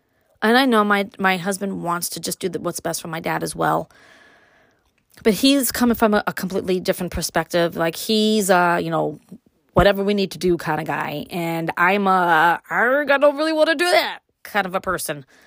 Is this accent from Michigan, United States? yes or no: no; Brooklyn, New York, United States; You can find out what it was like for me growing up in Brooklyn and all that.